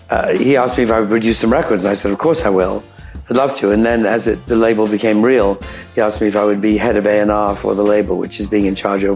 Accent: England, United Kingdom; you know, I'm English, James is from the East Coast

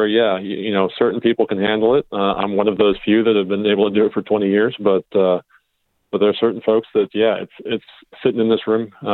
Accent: District of Columbia, United States; now in Orlando, United States; I actually went to school over at Millersville University in Lancaster, PA, but grew up in the D.C. area and now live in sunny, hot Orlando, Florida.

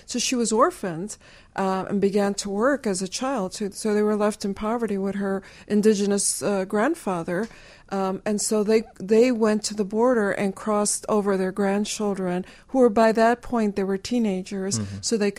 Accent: Chicago, Illinois, United States; I talk about my growing up in Chicago and how it was in my home

